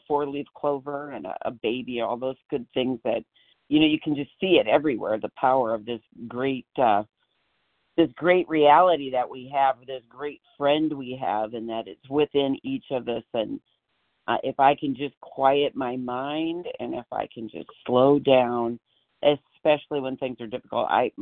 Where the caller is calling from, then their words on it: Iowa, United States; Oh, I'm sorry … from Iowa.